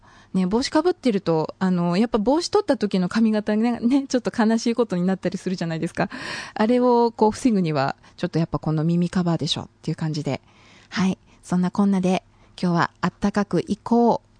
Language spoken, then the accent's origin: Japanese; Shizuoka, Japan; 私もね、静岡出身なのに知らなくって。